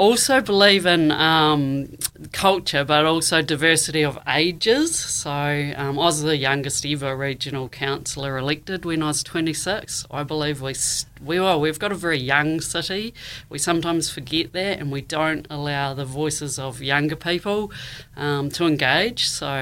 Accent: Dunedin, Otago, New Zealand; I grew up in South Dunedin. I went to Caversham School.

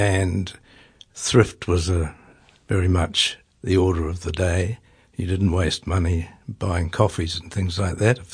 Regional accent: Eastbourne, Wellington, New Zealand; also born or lived in Masterton; I was born in Masterton, actually, when my father was working up there and during the war. He was running an essential industry there and... a year or so later, we moved to Eastbourne, Wellington, and that's really where I spent the rest of my youth.

